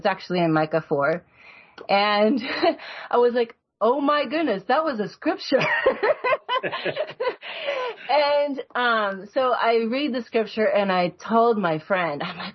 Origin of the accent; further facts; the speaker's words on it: Oregon, United States; I grew up in Oregon.